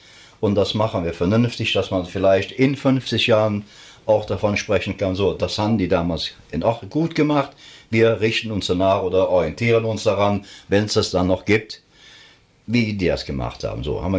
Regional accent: Rhineland, Germany; Wir sind halt eben Rheinländer und der Rheinländer, der neigt ja auch dazu, das Ganze ein bisschen lockerer zu sehen.

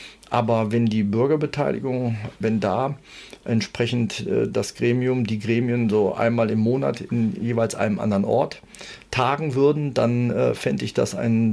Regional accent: Bonn, North Rhine-Westphalia, Germany; Als gebürtiger Bonner, der ja die ersten 20, 25 Jahre dann in Bonn gelebt hat, aufgewachsen ist.

